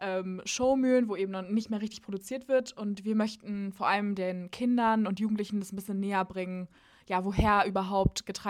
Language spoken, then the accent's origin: German; Porta Westfalica, North Rhine-Westphalia, Germany; also born or lived in Hamburg, Germany; wir sind ja aus Hamburg wieder zurück nach Porto Westfalica gezogen. Ich muss sagen, als ich damals mit dem Abi fertig war, habe ich gedacht, ich werde in eine Großstadt ziehen